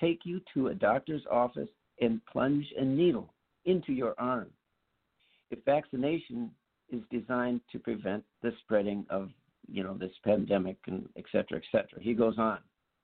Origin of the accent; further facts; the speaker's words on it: Sauk Centre, Minnesota, United States; is from my hometown Sox Center. Sinclair Lewis, the Nobel Prize winner who wrote the book Main Street, that's my claim to fame. I was born in Main Street, USA.